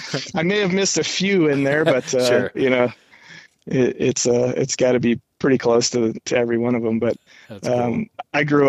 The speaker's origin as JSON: {"language": "English", "region": "Illinois", "country": "United States", "tie": "born or raised there", "said": "And I grew up in Illinois, but obviously our connections up there are deep and I have a lot of family in that area."}